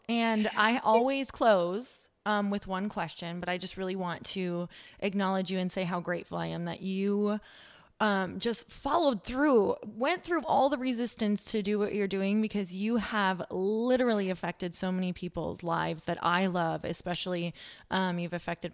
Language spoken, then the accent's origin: English; Midwest, United States; I come from the Midwest. So let me tell you, money, there's a whole lot of everything tied to it. So, living out in California is totally different.